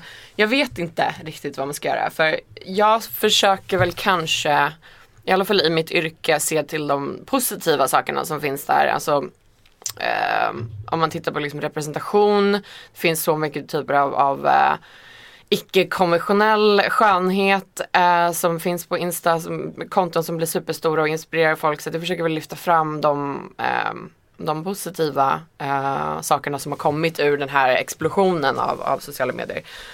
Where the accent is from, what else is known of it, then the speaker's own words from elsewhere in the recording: Iceland; på Island, mitt hemland